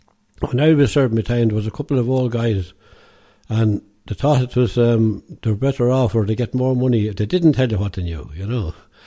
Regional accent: County Offaly, Ireland; I was from Braham Parish in Muckta there, born and reared on the Charleville estate. So I came to Boore in the 23rd of June 1969

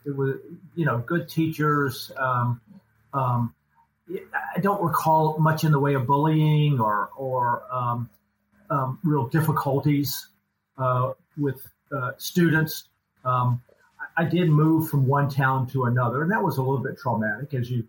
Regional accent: North Carolina, United States; born there; I was born in North Carolina, which is on the East Coast of the United States. I was born in a small town that is kind of considered Appalachia, if you will. It's up in the mountains of North Carolina in the western part of the state.

